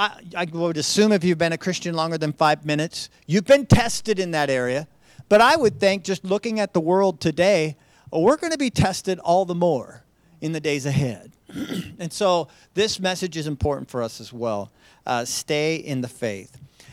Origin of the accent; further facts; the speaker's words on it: Idaho, United States; since I'm from Central Idaho